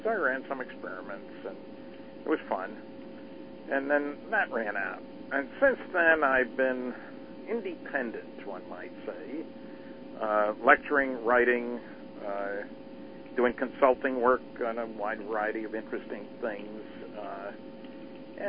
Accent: New Jersey, United States; Anyway, background, I grew up in New Jersey. Spent 2 years at Rutgers in New Brunswick, New Jersey.

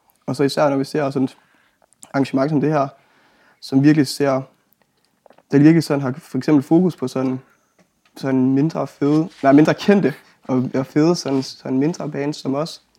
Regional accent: Aalborg, North Denmark Region, Denmark; og jeg er fra Aalborg.

